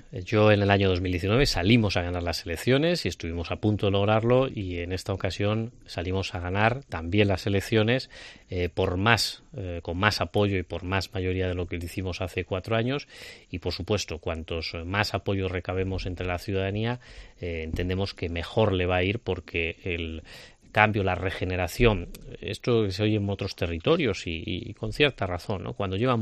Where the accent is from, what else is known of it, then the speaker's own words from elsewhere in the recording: Salamanca, Castile and León, Spain; soy salmantino al 100%, la ciudad en la que he nacido, en la que me he criado, he estudiado y actualmente es donde trabajo.